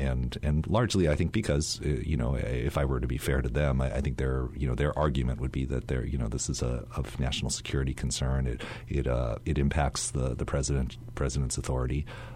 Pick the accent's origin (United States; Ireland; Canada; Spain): United States; many people who are minorities, of which I myself am included, I'm Chinese American.